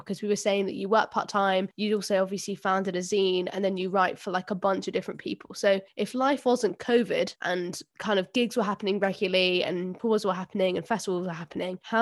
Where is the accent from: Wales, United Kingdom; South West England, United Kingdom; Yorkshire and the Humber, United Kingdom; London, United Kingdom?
London, United Kingdom; because I am originally from South London